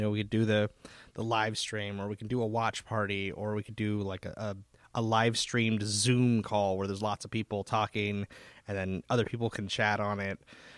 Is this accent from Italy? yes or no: no; Snoqualmie, Washington, United States; I grew up here in Snoqualmie, North Bend, my whole life.